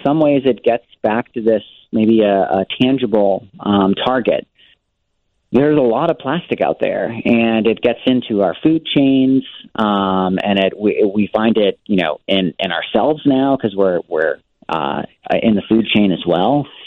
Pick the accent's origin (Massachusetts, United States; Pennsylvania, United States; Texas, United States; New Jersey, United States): Massachusetts, United States; Boston; I still remember some Earth Day celebrations as a kid, and I grew up in the Boston area